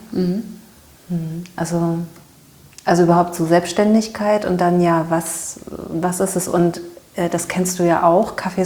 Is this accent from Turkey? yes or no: no; West Berlin, Berlin, Germany; Aber das war mir als Teenager in West-Berlin, also war mir das auch nicht bewusst.